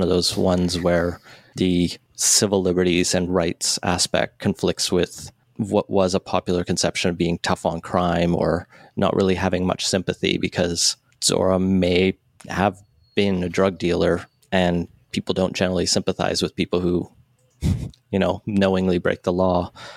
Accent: Alberta, Canada; I grew up in Alberta. We're in BC now.

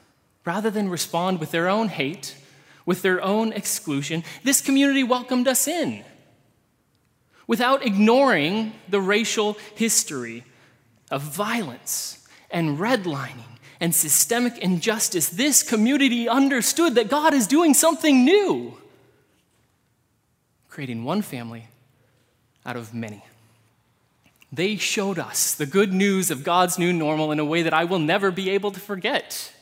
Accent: Pacific Northwest, United States; But we're two kids from the Northwest. We don't know what we're doing.

